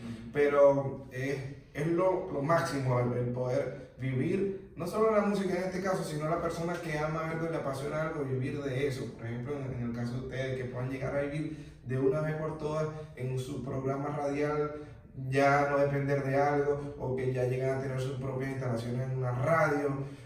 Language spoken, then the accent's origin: Spanish; Cumaná, Sucre, Venezuela; moved away; como inmigrante, cuando salí de Venezuela, para los que no saben, yo soy de Cumaná, donde están las playas, playas riquísimas